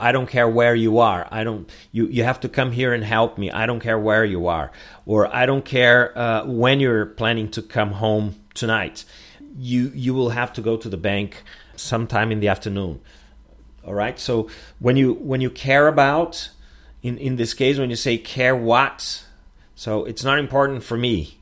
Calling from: Porto Alegre, Rio Grande do Sul, Brazil; English is a second language

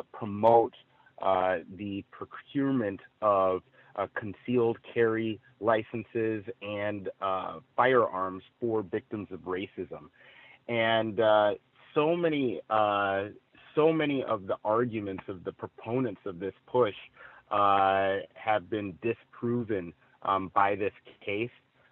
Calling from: Chino Hills, California, United States; I am calling from Chino Hills here in California.

